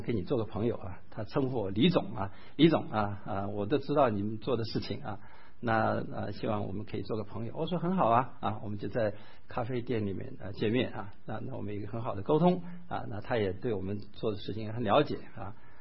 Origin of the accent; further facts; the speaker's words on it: Taiwan; also born or lived in United States; 情况跟我们很像的也是台湾长大，美国留学，后来回到这个大陆去做事的人。